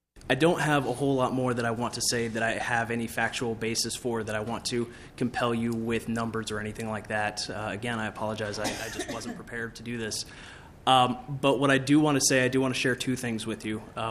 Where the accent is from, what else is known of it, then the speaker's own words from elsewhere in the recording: Andover, Minnesota, United States; I'm from Andover.